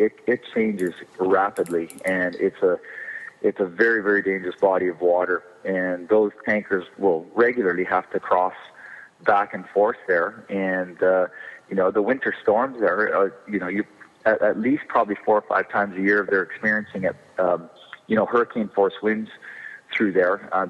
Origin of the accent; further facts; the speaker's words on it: Ontario, Canada; I'm from Northern Ontario